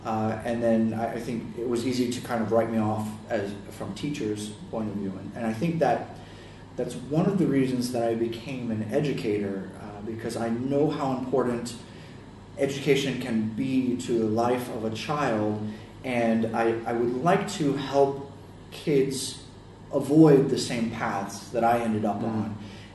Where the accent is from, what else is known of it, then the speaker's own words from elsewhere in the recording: Florida, United States; I grew up in Florida, and Florida, very warm, it's semi-tropical, grew up by the ocean